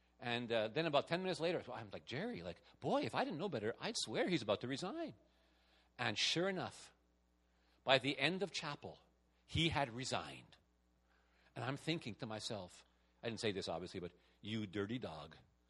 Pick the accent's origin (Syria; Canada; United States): Canada; Quebec; I come from Quebec. When I was growing up in Quebec, now this is really old.